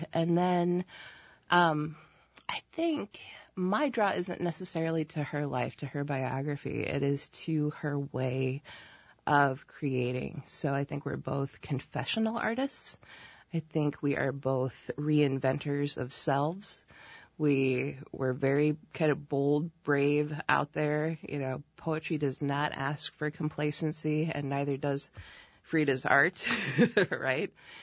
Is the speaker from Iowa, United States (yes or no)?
yes; Des Moines, Iowa, United States; also born or lived in Sioux Falls, South Dakota; I grew up in Des Moines. I went to high school in Sioux Falls, South Dakota. I went to Iowa State.